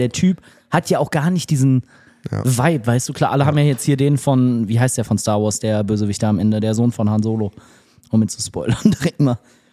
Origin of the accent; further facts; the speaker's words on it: Bottrop, North Rhine-Westphalia, Germany; ich komme aus Bottrop